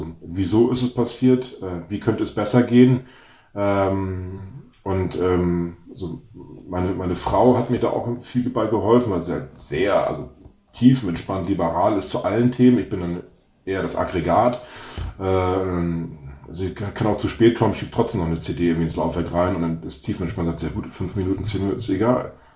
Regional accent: North Sea coast, Germany; Also ich bin ja an der Nordseeküste aufgewachsen

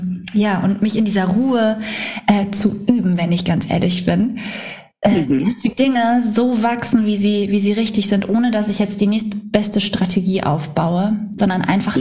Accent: Surendorf, Schleswig-Holstein, Germany; Schwedeneck, genau, dörflich, okay. Genau, in Suhrendorf bin ich aufgewachsen

